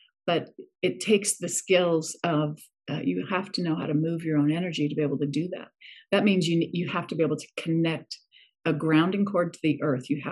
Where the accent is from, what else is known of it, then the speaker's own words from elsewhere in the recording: Arizona, United States; born there; also born or lived in Utah / Los Angeles; No, I was born in Arizona.